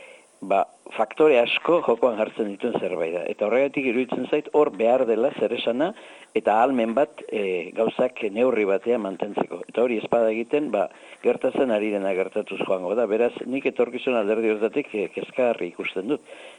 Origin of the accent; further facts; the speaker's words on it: Ezkio, Basque Country, Spain; Ni neuk ikusten dut ezkio bezalako nire jaioterria bezalako batean zer esan nahi duen horrek.